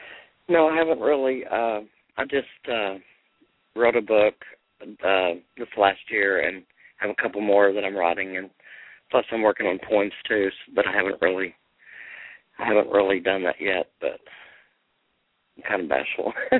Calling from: Austin, Texas, United States; Austin, Texas.

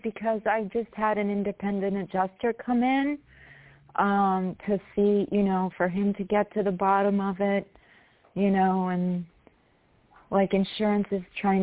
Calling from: New York, United States; I'm in New York.

